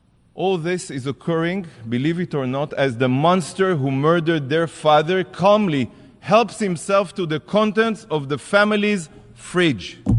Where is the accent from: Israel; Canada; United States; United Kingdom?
Israel; Ashkelon, Southern District; Barzilai Hospital in my hometown city, Ashkelon, in Israel, suffered direct hits from Hamas rockets.